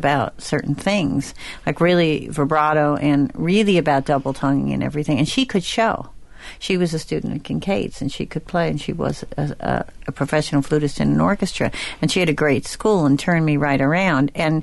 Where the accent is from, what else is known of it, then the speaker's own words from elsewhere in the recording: New York, United States; I was brought up in the New York school system, which had a very good school system